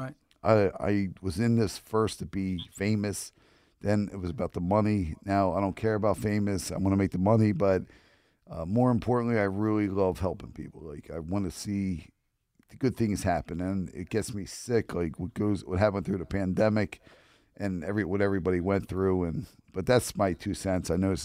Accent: Broomall, Pennsylvania, United States; It's going to be Saturday, March 12th at Anthony's Paxton Hollow in Broomall, Pennsylvania, my hometown.

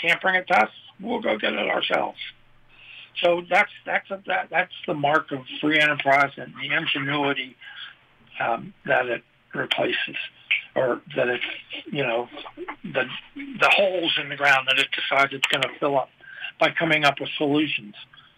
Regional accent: Pittsburgh, Pennsylvania, United States; And I thought, well, my hometown, Pittsburgh, is a perfect example.

